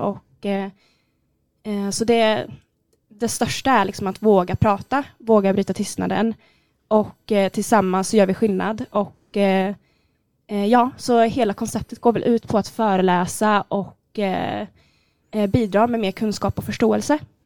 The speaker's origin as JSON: {"language": "Swedish", "region": "Värmland", "country": "Sweden", "said": "och jag är 23 år. Ni kanske hör att jag är från Värmland också."}